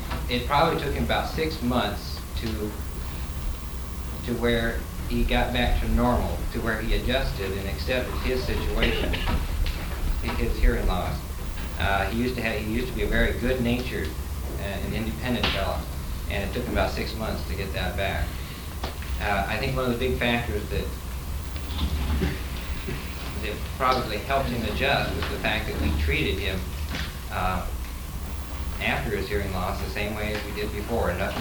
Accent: Tacoma, Washington, United States; from Tacoma.

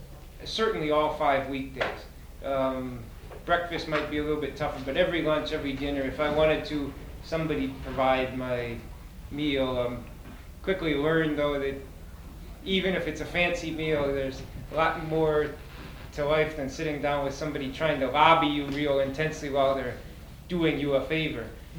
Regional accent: Minnesota, United States; For those who aren't familiar with... it's my home state and very familiar with it.

